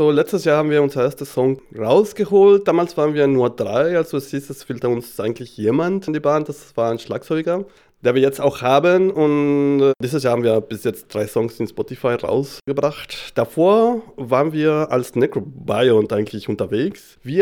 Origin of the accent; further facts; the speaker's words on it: Mexico; German is a second language; weil ich bin eigentlich aus Mexiko.